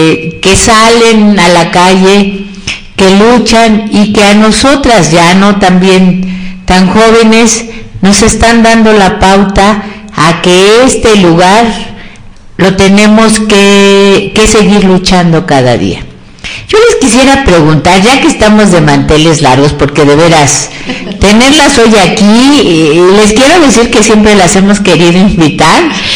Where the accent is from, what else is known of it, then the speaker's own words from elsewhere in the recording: Álvaro Obregón, Mexico City, Mexico; yo les quiero decir que yo soy de Álvaro Obregón